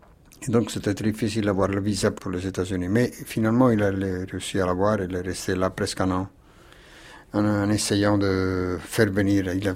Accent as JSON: {"language": "French", "region": "Campania", "country": "Italy", "accent": "Neapolitan", "first_language": "Neapolitan", "second_language": "French", "said": "Je suis né en napolitain. J'ai grandi en napolitain, je sais, napolitain c'est ma langue maternelle. C'est la langue que je parle quand je suis seul, quand je parle avec moi-même."}